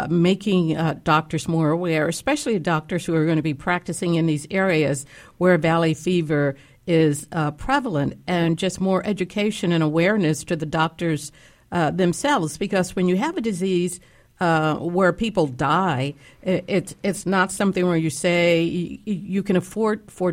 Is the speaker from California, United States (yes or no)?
yes; Bakersfield, California, United States; I grew up in Bakersfield, so when I read Emily's story, it so reminded me of myself being a 4-year old.